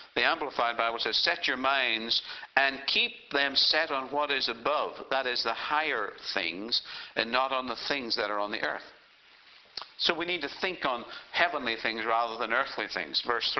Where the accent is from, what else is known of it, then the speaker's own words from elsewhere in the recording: Ireland; Now, I'm Irish. I say go a few pages forward toward the back of the book.